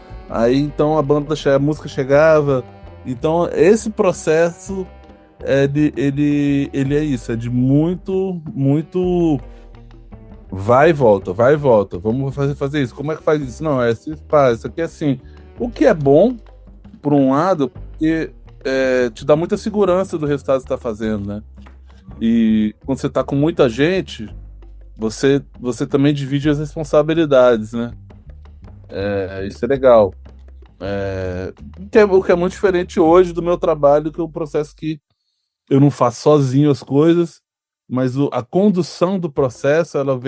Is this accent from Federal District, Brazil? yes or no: yes; Brasília, Federal District, Brazil; A gente é de Brasília e sempre esteve em Brasília.